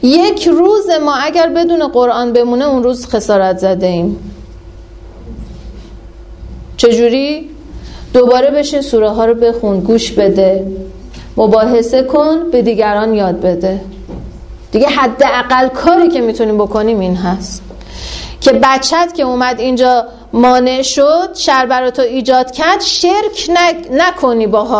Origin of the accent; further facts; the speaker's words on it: Iran; حالا ما چون ایرانی هستیم امام رضا داریم دیگه، بیشتر میریم مشهد تا نجف.